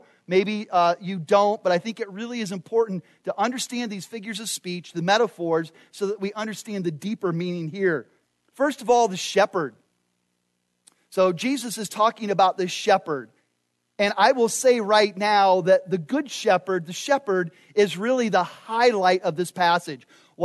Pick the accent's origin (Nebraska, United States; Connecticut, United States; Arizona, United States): Arizona, United States; Phoenix; You think of where I grew up in Phoenix, or think of other big cities.